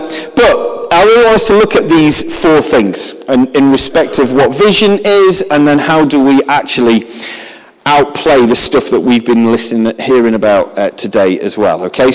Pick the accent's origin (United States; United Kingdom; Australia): United Kingdom; Manchester, North West England; So I grew up in South Manchester, where there's trees. I then worked for 2 years in North Manchester, where there's no trees. And then I moved back to South Manchester, because there's trees.